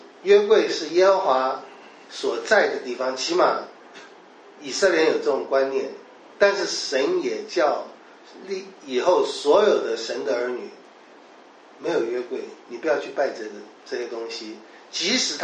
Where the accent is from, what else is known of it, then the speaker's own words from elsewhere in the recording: Taiwan; 那么还有一个我们台湾也看得到的